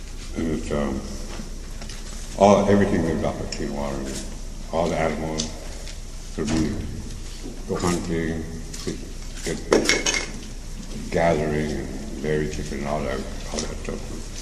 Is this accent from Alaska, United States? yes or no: yes; Alaska, United States; And I'm from Leavelock, and we're on the Quijack River, 50 miles from Bissell Bay, and there's about 80 or so year-round residents, and we live a subsistence lifestyle.